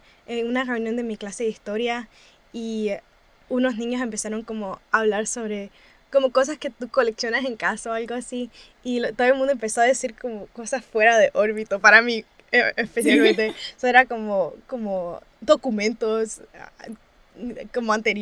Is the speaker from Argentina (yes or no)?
no; Hialeah, Florida, United States; Ellos se mudaron para Hialeah, Florida, que es como un pueblo chiquito, como que es parte de Miami, pero casi no parte de Miami.